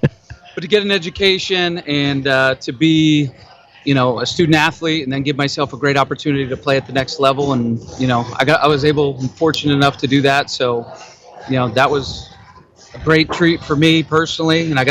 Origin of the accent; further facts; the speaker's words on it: Swanzey, New Hampshire, United States; So originally born and raised in Swansea, New Hampshire, so pretty far from here.